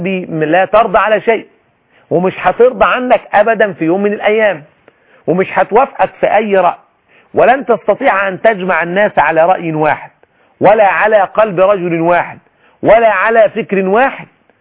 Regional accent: Egypt; عندنا في مصر

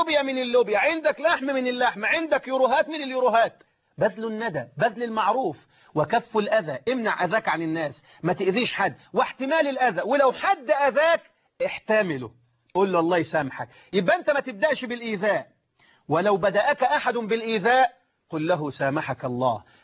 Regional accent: Egypt; باللغه العاميه عندنا في مصر

